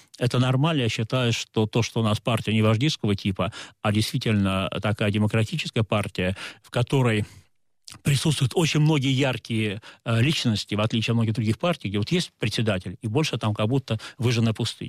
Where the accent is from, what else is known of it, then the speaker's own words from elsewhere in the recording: Saint Petersburg, Russia; особенно в моем родном городе и для нее родном Петербурге.